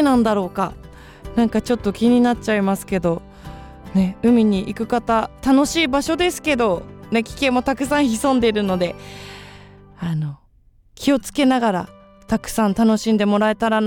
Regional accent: Sugadaira, Nagano, Japan; 私の地元はですね長野県の菅平高原というスキー場が近い、本当に周り山に囲まれた場所なんですけど、

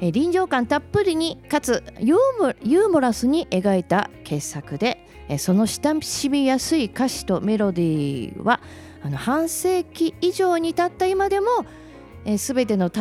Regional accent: Gunma, Japan; 私の地元の群馬県にもあります。

